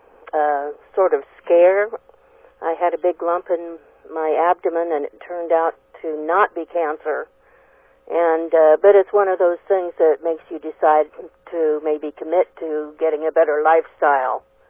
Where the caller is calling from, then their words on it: Vashon, Washington, United States; I'm calling from Vashon, Washington.